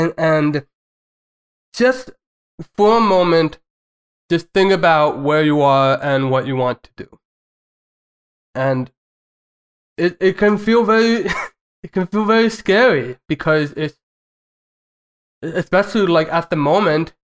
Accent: New Jersey, United States; moved away; I've moved from my home state, and I can't say there's too much I missed about New Jersey, because it's New Jersey.

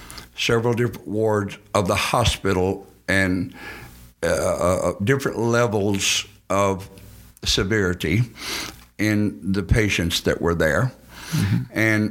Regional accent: Paris, Texas, United States; And we left that in Paris, Texas, my hometown, mm-hmm. where I used to go and play basketball. And that's a good feeling to be able to do that for your hometown area.

